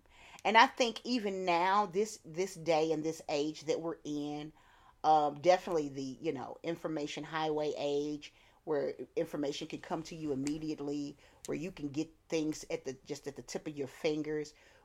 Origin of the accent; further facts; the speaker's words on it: Mississippi, United States; I'm from Mississippi, baby. That's where they brought them in at.